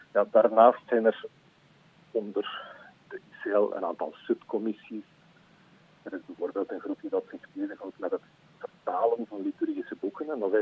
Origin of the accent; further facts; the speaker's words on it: Aalst, East Flanders, Belgium; Ik ben afkomstig uit Aalst.